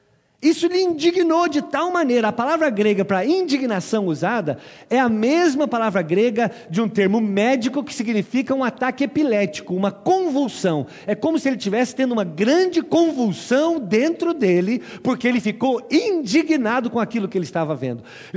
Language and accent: Portuguese; Apiaí, São Paulo, Brazil; moved away; acho que é porque eu saí lá de Apiaí.